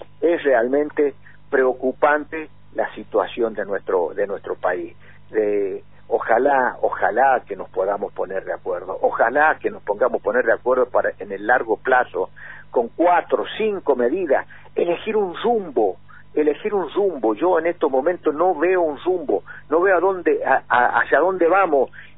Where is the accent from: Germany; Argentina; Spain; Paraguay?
Argentina; somos dos accionistas argentinos, somos los dos argentinos contemporáneos, los dos 60 y tantos